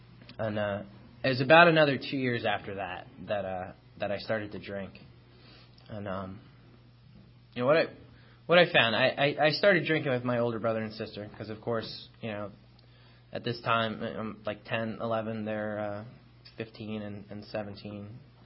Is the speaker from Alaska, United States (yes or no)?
no; Long Island, New York, United States; I grew up in Long Island, one of six kids.